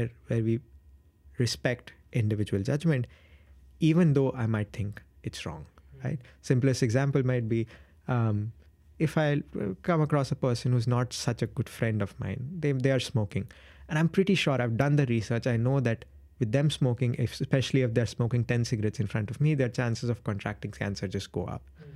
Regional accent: India; English is a second language; especially growing up in India.

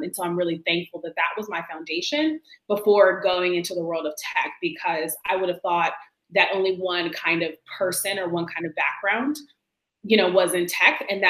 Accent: Seattle, Washington, United States; I had the benefit of growing up in Seattle, right?

